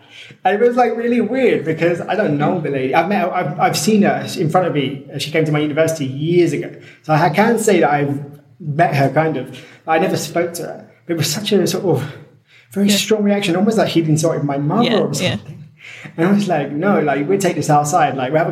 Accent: United Kingdom; Like, that's the one thing I like about being British.

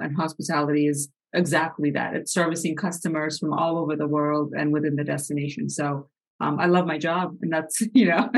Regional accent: Addis Ababa, Ethiopia; now in Boston, United States; I'm an immigrant from Addis Ababa, Ethiopia. I came here to Boston in 1987 on a one-way flight to Boston and at Logan Airport

